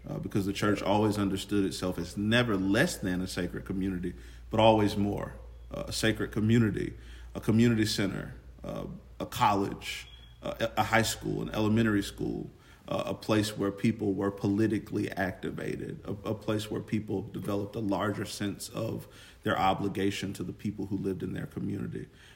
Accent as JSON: {"language": "English", "town": "Vincent", "region": "Alabama", "country": "United States", "said": "I'm originally from the small, and I say affectionately, barely existent town of Vincent, Alabama, which is in Shelby County."}